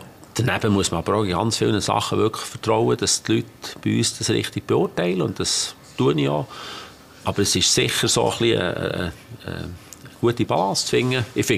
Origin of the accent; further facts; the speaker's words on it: Bern, Switzerland; Als Berner wäre das ganz schlimm, wenn man Pferd sagt. Das tut mir in die Ohren weh. Für einen Berner ist ein Ross ein Ross.